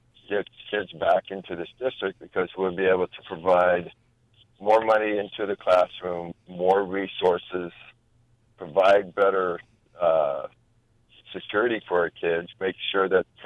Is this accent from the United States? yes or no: yes; Tucson, Arizona, United States; and I'm from Tucson, I've been here almost all my life.